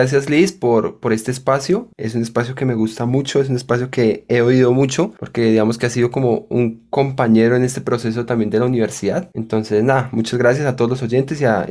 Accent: Ráquira, Boyacá, Colombia; born there; como nací en Ráquira, pues uno escuchaba en los locales, nosotros teníamos un local y poníamos carranga, y en la zona comercial de Ráquira uno escuchaba mucho carranga

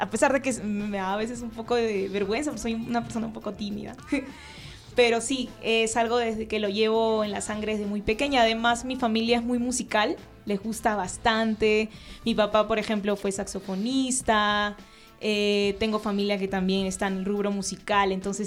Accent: Callao, Peru; yo soy de Perú, para ser exactos, de Callao, que es como una provincia constitucional que está cerquísima a Lima. Entonces yo crecí mucho cerca a lo que es la música criolla

